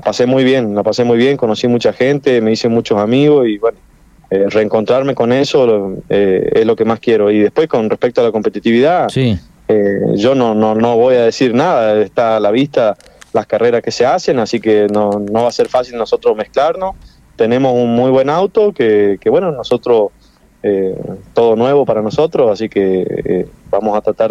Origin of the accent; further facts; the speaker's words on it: Charata, Chaco, Argentina; es el sueño que siempre tuve, tener algo en Charata, en mi pueblo, y de acá ir a recorrer el país.